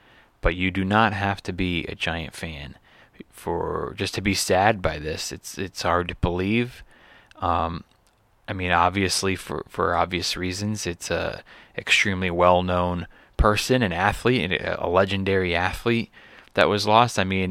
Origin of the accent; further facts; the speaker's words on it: Los Angeles, California, United States; I'm from Los Angeles originally, so, you got to respect what he did for this city